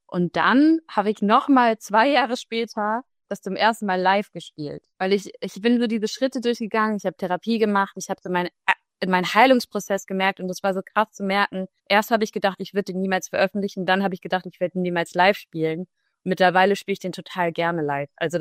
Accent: Hamburg, Germany; Und wir kommen beide aus Hamburg.

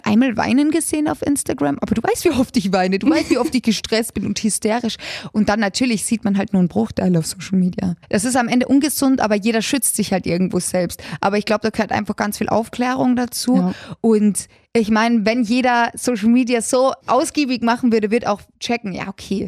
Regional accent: Altersberg, Austria; Ich komme aus Österreich. Ich bin in einem kleinen Dorf namens Altersberg aufgewachsen

